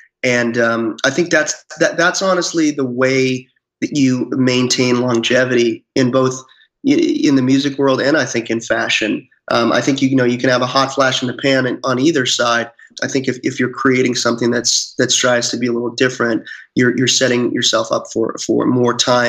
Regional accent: Salem, Massachusetts, United States; I grew up around the Salem area. And I think consciously and subconsciously, the whole obviously historical nature of that area seeped into who I am.

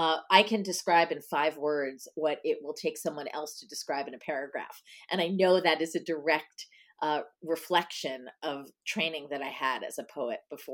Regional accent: Nesconset, New York, United States; I grew up on Long Island.

